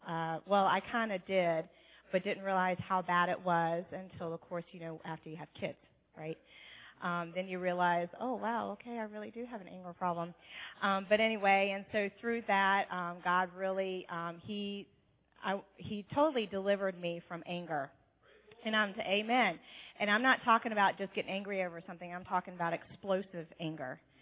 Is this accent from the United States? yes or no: yes; Virginia, United States; moved away as an adult; now in Canada; I am not from Canada. I am from Virginia, born and raised 41 years in Virginia, and we just moved to Canada, his home place, this past June.